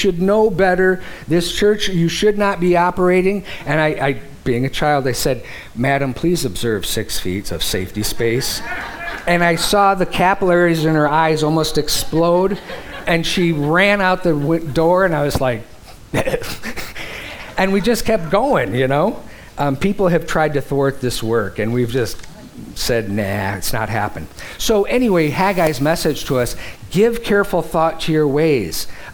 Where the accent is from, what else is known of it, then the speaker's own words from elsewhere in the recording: Detroit, Michigan, United States; I grew up in Detroit and they would always have the big window dressings.